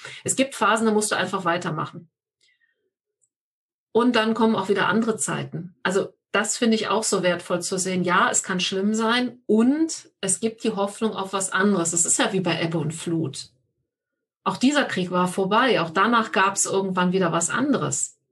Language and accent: German; Düren, North Rhine-Westphalia, Germany; die Stadt, die er beschreibt, das ist meine Heimatstadt Düren. Und die ist nach Dresden die meist zerstörte Stadt in Deutschland gewesen.